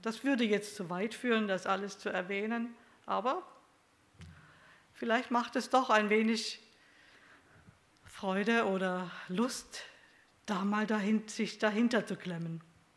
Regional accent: Stuttgart, Baden-Württemberg, Germany; Ja, auch ich war im Juni in Stuttgart, das ist ja meine Heimat

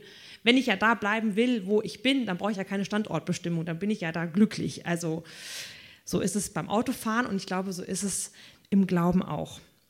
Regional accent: Hesse, Germany; born there; Ich komme ja gebürtig hier aus dem Wetteraukreis und so die Strecke Büdingen-Gießen war mir eigentlich immer bekannt

